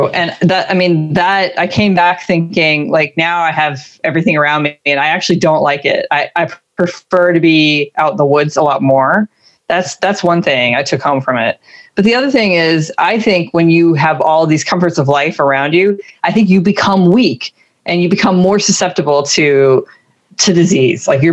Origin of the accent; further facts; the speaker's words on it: United States; Because I feel like I'm a weak, fat, lazy American.